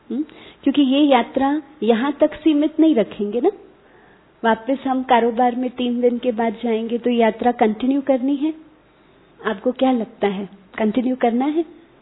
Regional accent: Mumbai, Maharashtra, India; विशेष करके मैं बॉम्बे से हूँ तो वहाँ के वायुमंडल को देखती हूँ

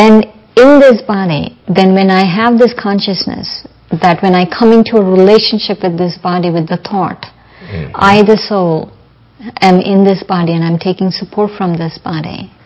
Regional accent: India; if I get trapped in the label that I'm Indian

